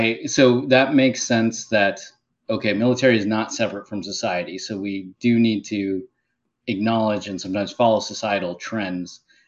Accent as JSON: {"language": "English", "region": "Midwest", "country": "United States", "tie": "born or raised there", "said": "Now, I grew up in the Midwest and it's a different culture there"}